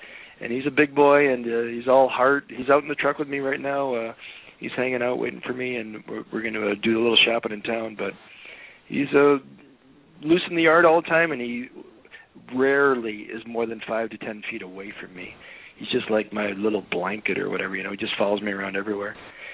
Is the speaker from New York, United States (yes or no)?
no; Chicago, Illinois, United States; my, you know, football player that I grew up with in Chicago.